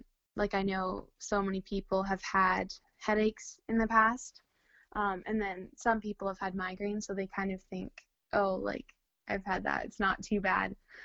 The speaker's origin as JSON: {"language": "English", "country": "Canada", "also_born_or_lived": "Asia", "moved": "yes", "said": "I am from Canada, but I've lived overseas in Asia for most of my life."}